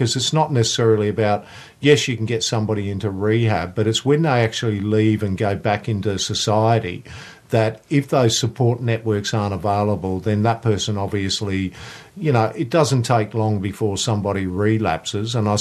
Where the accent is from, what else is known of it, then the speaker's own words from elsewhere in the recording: Darwin, Northern Territory, Australia; I used to use heroin myself when I grew up in Darwin